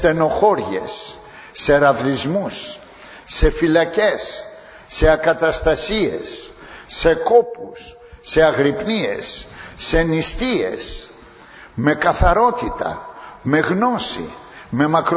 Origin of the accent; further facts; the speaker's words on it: Corinth, Peloponnese, Greece; επειδή είμαι έστω και από την Κόρινθο